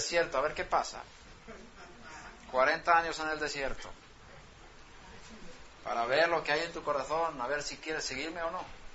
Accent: Sweden; first language Swedish; Spanish is a second language; aunque sea en hebreo, aunque sea en español, aunque sea en sueco, que es mi lengua materna

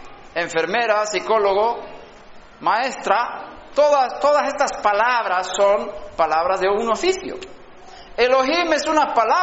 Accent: Sweden; Spanish is a second language; yo aprendí sueco de pequeño, yo soy de Suecia, cuando fui a España

